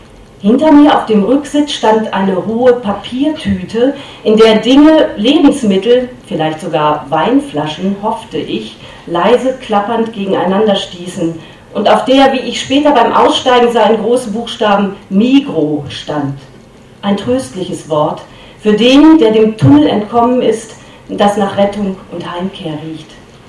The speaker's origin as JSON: {"language": "German", "region": "Lower Saxony", "country": "Germany", "tie": "born there", "said": "Ich bin in Niedersachsen geboren, das Sie vielleicht nicht kennen, aber Sie ahnen, dass es dort nicht bergig ist, sondern bestenfalls hügelig."}